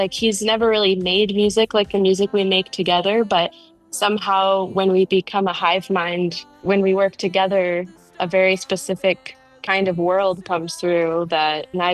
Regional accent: North Carolina, United States; I was starting to spend a lot of time in LA, which is very different from where I grew up in North Carolina

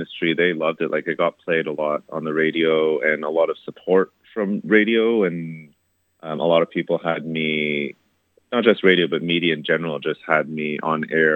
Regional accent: Mississauga, Ontario, Canada; in the music industry there and Mississauga, and I do a lot of things with the music and scene in my hometown.

